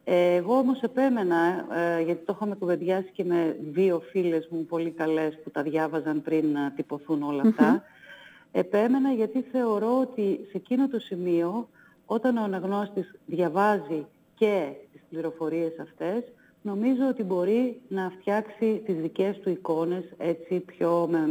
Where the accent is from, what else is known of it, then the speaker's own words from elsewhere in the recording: Meliti, Western Macedonia, Greece; Όλες οι οικογένειες, σχεδόν όλες από το χωριό μου, από τη μικρή κοινωνία στην οποία ζούσα, στη Μελίτη, ήταν σε αυτή την κατάσταση.